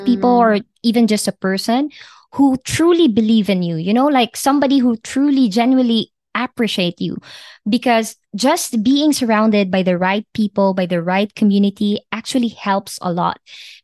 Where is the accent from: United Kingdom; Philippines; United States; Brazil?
Philippines; because I came from the Philippines, and it is not a secret that there is a lot of poverty and struggles in the Philippines.